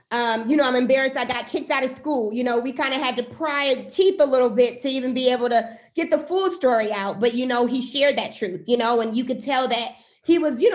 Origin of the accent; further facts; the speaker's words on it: Milwaukee, Wisconsin, United States; also born or lived in California; So I am. So I am a Milwaukee native where I grew up in Milwaukee.